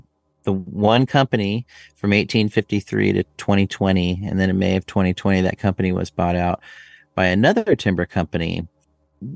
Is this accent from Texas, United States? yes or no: no; Boise, Idaho, United States; I was driving through northern Arizona with my grandparents, and I grew up in Boise, Idaho.